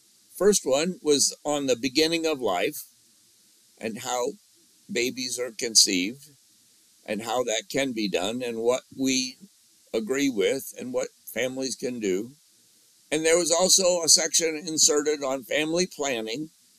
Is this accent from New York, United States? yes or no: no; Illinois, United States; And he was surprised when I said I was from Illinois.